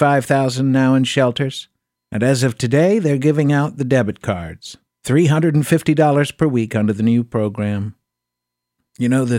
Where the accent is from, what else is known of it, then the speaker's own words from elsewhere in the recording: Southern United States, United States; My father was born in the Bronx. I'm a Southerner.